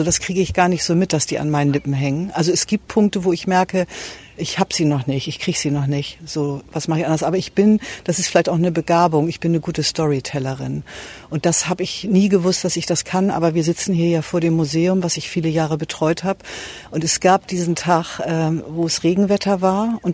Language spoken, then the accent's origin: German; Lower Saxony, Germany; now in Sylt, Germany; vielleicht kennen viele noch den Ort Stade mit dem ersten Kernkraftwerk. Das ist mein Geburtsort und dann bin ich groß geworden auf einem Obsthof, wie sich das gehört im alten Land.